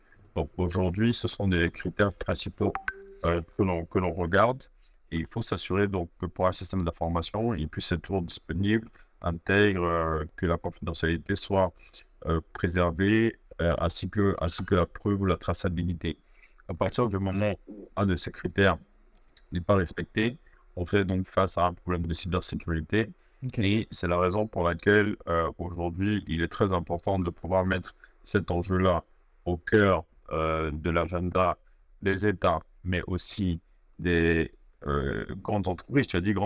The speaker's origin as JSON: {"language": "French", "country": "Côte d’Ivoire", "said": "je suis ivoirien."}